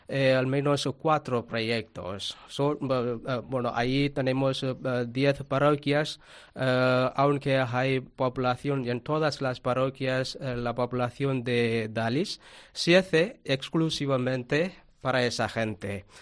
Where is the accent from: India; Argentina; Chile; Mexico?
India; Tamil Nadu; Spanish is a second language; de la India. Ahí en la India tenemos 7 provincias. Una de ellas es Tamil Nadu. Soy de esa tierra, Tamil Nadu.